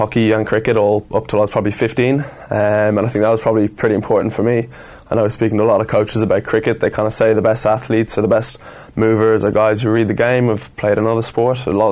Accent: Rathgar, Leinster, Ireland; Yeah, it's a nice spot. Lovely place. It was close to all where I was used to go to school

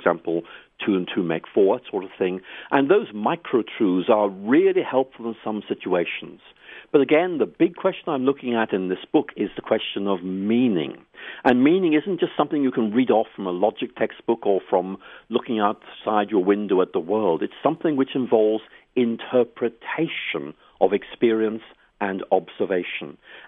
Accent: Ireland; actually I come from Ireland myself.

